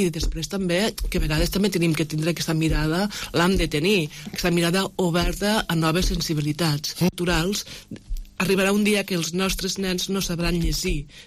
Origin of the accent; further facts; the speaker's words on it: Vilanova de Bellpuig, Catalonia, Spain; born there; Jo vaig néixer en un poble petit de la Plana d'Urcella, Vilanova de Bellpuig.